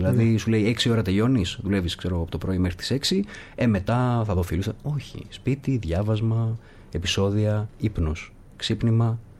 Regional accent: Thessaloniki, Central Macedonia, Greece; Η Θεσσαλονίκη είναι η πατρίδα μου.

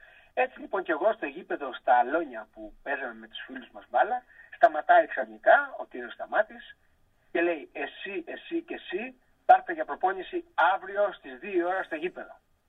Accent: Salamina, Attica, Greece; born there; Με γεννήθηκα στη Σαλαμίνα

